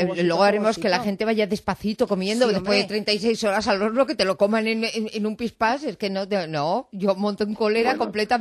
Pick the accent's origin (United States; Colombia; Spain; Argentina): Spain; Bilbao, Basque Country; como yo soy de Bilbao, pues cuando me tengo que pasar por allí